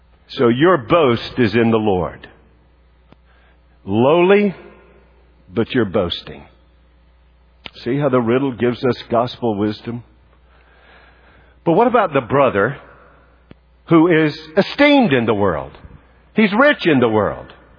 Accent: the South, United States; Now, I don't know about you, but when I was growing up in the South, and whenever a breeze came in the summer, I was glad for it.

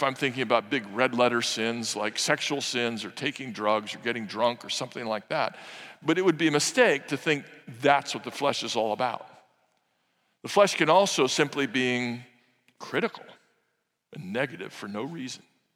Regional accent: New York City, New York, United States; born there; I'm not against New York City. I was born in New York City.

